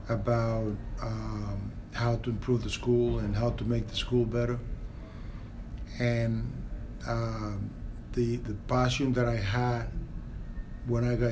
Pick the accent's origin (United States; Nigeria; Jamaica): United States; New York City, New York; I grew up in New York City, and I had a very good friend.